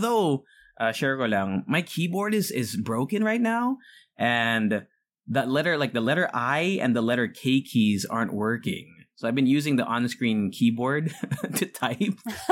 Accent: United States; Because I used to be super into teleserye when I was growing up in the States.

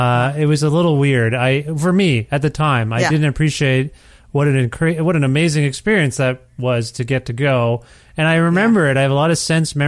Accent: Canada; born there; my parents are from India and they moved here and then I was born in Canada and I've been to India. I've been back once.

